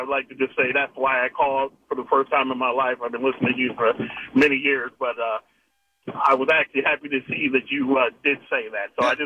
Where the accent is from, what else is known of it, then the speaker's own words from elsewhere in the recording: Illinois, United States; And as I watched that 30 for 30, and I'm originally from Illinois, as I got done, my first thought wasn't like, you know, me and my friends in the gym mimicking which bear we're going